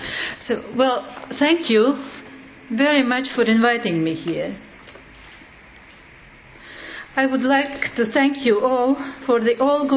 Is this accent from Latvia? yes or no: yes; Latvia; also born or lived in Russia; I am a Latvian, but I was born in Russia.